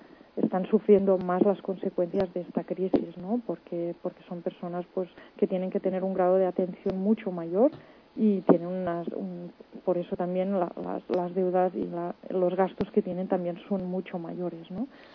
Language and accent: Spanish; Catalonia, Spain; Spanish is a second language; Soy muy catalana en ese aspecto